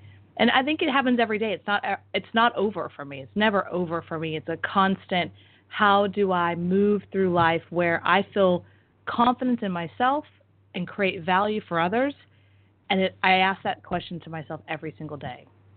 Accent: Texas, United States; also born or lived in Florida; So I woke up and my sister is in Austin. I'm from Texas, and Austin was doing very well on a financial level.

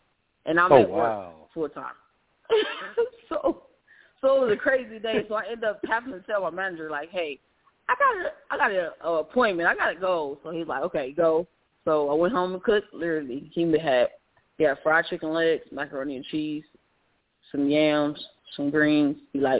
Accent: Cleveland, Ohio, United States; Cleveland, Ohio. Born and raised Cleveland, Ohio.

